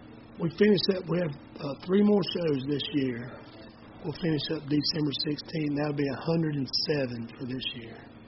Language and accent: English; North Carolina, United States; we're all from the same part of the country. We're all from North Carolina.